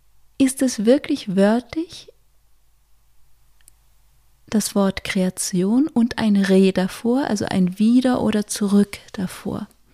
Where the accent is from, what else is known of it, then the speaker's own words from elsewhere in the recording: Baden-Württemberg, Germany; accent: Swabian; first language Swabian; auf meine erste Sprache, auf meine eigentliche Muttersprache, Schwäbisch, zurückgreifen.